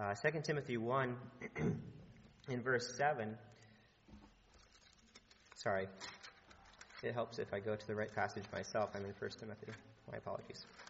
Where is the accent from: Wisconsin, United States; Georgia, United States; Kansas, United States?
Kansas, United States; Wichita; I was raised in Wichita, Kansas, which I thought was a big city.